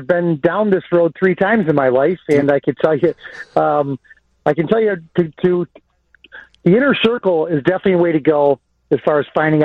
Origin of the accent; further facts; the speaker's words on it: Beverly, United States; I'm an Irish electrician from Beverly, my friend.